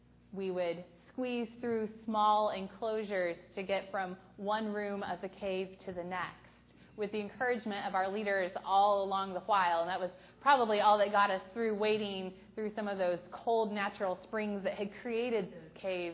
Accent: Oklahoma, United States; I grew up in Oklahoma, in the prairie lands

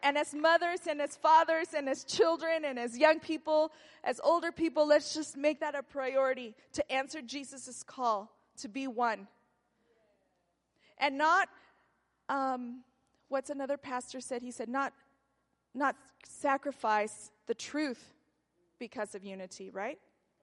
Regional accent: Mexico; accent: Mexican; My Mexican accent came out.

